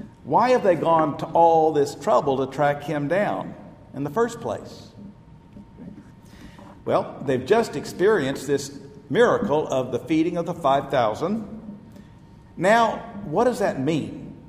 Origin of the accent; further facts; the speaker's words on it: Ponca City, Oklahoma, United States; I come from a town, Ponca City, Oklahoma, a town in northern Oklahoma, not a whole lot different from a lot of places here in Arkansas. Not that many Catholics in the area.